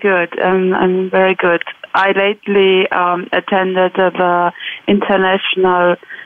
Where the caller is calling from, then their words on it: Euskirchen, North Rhine-Westphalia, Germany; English is a second language; I'm calling in from Euskirchen, which is located in Germany, south of Cologne.